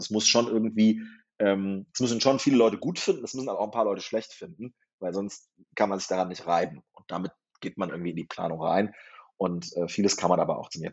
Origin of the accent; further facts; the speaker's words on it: Lower Saxony, Germany; ich war 13 und ich bin auf dem Dorf aufgewachsen in Niedersachsen.